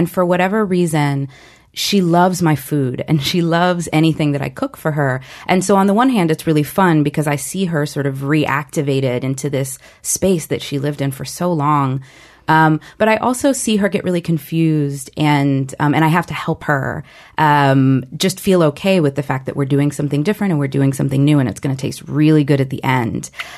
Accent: Atlanta, Georgia, United States; also born or lived in Puerto Rico; I was born in Puerto Rico, but my family moved to Atlanta when I was about 5.

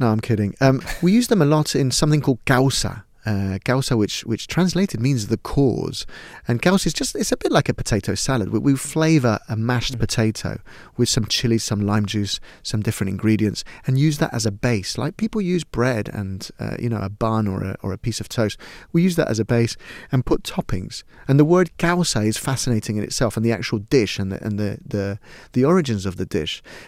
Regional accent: Lima, Peru; now in United Kingdom; But I grew up in Lima in a way, in a what you might describe as a little bit of a privileged lifestyle, because the extremes between rich and poor are huge in Peru.

